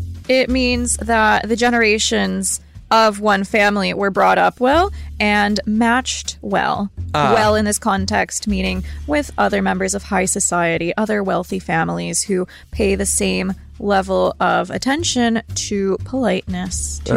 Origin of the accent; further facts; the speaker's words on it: United States; And for me as an American, I didn't know this at first